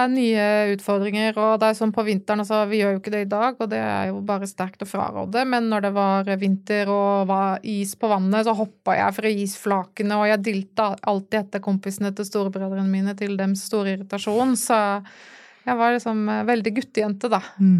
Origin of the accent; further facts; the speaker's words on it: Stavanger, Rogaland, Norway; born there; also born or lived in Tromsø / Bergen / Rjukan / Horten; Vi flyttet en del, for pappa var militær. Så jeg er født I Stavanger. Og så har vi bodd I Tromsø og I Bergen, og så på Rjukan, og så til Horten før vi på en måte ble bosatt der da.